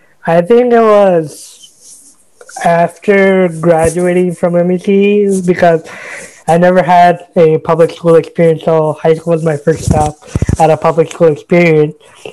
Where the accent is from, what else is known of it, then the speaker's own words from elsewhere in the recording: Evanston, Illinois, United States; born there; I was born in Evanston because we had a house there, but moved, like, shortly after and all.